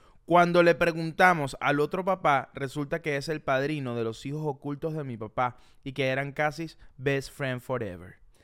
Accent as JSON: {"language": "Spanish", "town": "Maracay", "region": "Aragua", "country": "Venezuela", "lives_now": "Miami, United States", "said": "Nosotros somos de Maracay y vivimos en Miami. Yo vivo con mi novia y su hermana vive muy cerca de nosotras."}